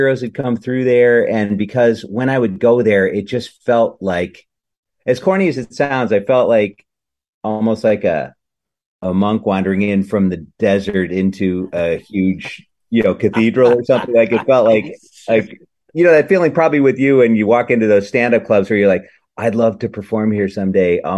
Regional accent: Madison, Wisconsin, United States; now in Chicago, United States; And then I went off to Chicago after a couple years in Madison, which is my hometown anyway, and started doing improv there at I.O. and took class at Second City

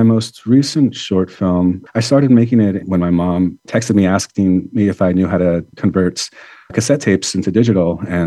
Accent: Ferndale, United States; And growing up in Ferndale, I was surrounded by family, and that really shaped how I view the world

